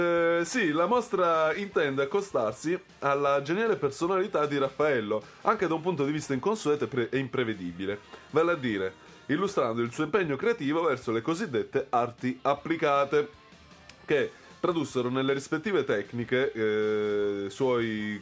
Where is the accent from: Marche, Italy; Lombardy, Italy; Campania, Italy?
Marche, Italy; Pesaro; Guarda che io sono di Pesaro, eh?